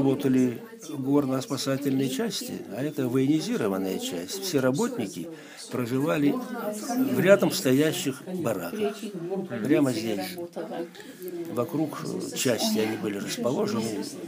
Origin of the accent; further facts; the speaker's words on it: Kemerovo, Kemerovo Oblast, Russia; born there; 22 декабря 1941 года в городе Кемерово.